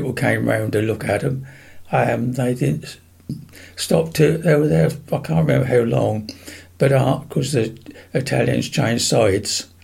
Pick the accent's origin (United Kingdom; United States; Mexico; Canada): United Kingdom; East of England; accent: Essex; One of them tried to learn me German, but not very, it did not succeed with my Essex accent.